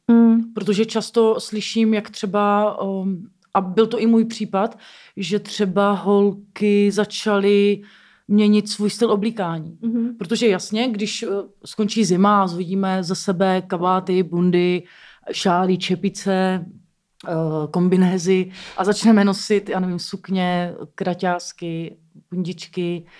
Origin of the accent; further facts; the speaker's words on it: Moravia, Czechia; já jsem taky z Moravy.